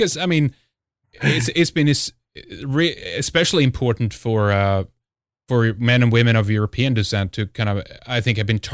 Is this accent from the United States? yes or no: no; Sweden; born or raised there